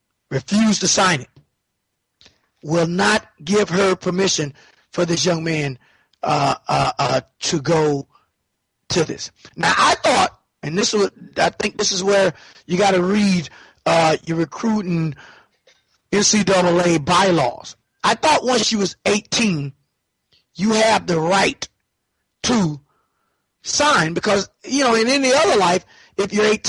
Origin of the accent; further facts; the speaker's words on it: Fort Lauderdale, Florida, United States; the biggest story of the recruiting year is coming out of my home state, my home city, Fort Lauderdale, Florida.